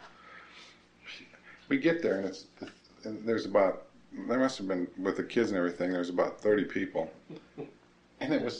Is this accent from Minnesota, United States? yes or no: yes; Minnesota, United States; born there; I hadn't seen the house that I was born in Minnesota.